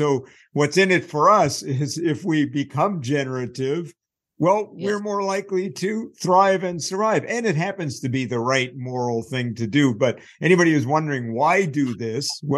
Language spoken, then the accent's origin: English; Staten Island, New York, United States; I grew up in Staten Island, New York, so not far from you.